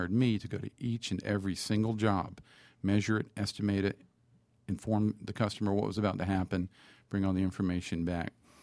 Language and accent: English; the South, United States; I'm from the South.